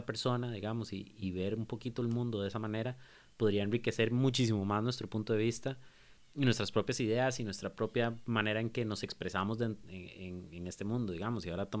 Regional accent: Costa Rica; Yo creo que a nivel de nosotros como seres humanos y como costarricenses tenemos que comenzar a escuchar más.

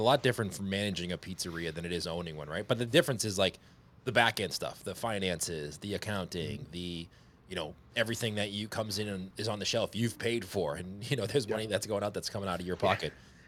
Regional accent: Boston, Massachusetts, United States; Cause you know, I'm from Boston, so similar weather to what you're

